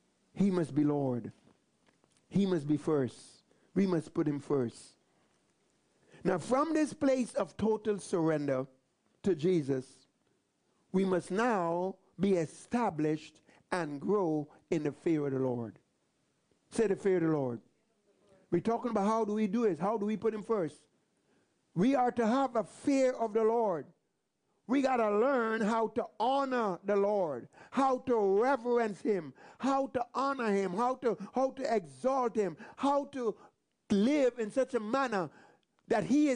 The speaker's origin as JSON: {"language": "English", "country": "Guyana", "tie": "born or raised there", "said": "You know, I remember growing up in Guyana, and sometimes, you know, you come home and let's say a little bit messy."}